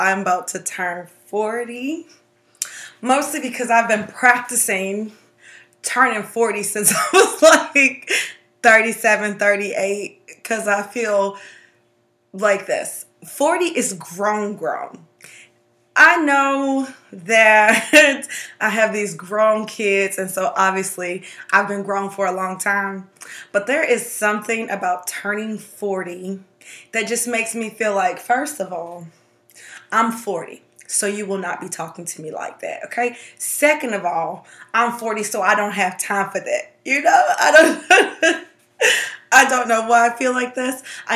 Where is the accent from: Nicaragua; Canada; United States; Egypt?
United States; Florida; I'm from Florida. I am from Florida. And I think that matters. Even though I live in North Carolina, I feel like telling you I'm from Florida matters.